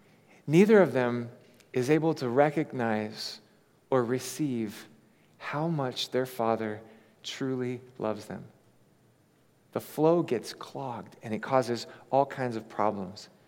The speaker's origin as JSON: {"language": "English", "region": "Hawaii", "country": "United States", "tie": "born or raised there", "said": "Many of you know I grew up in Hawaii, beautiful place, but I was teased mercilessly as a child because I didn't look like my peers."}